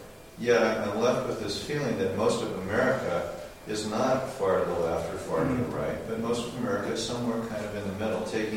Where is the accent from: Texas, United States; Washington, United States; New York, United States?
Washington, United States; Tacoma; I'm from Tacoma also.